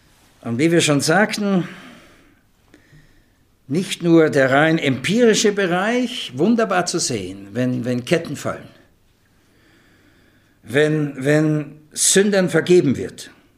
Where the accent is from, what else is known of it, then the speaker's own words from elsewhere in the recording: Austria; ich konnte als Österreicher vor der Wende viel leichter rüberfahren als die Bundesdeutschen.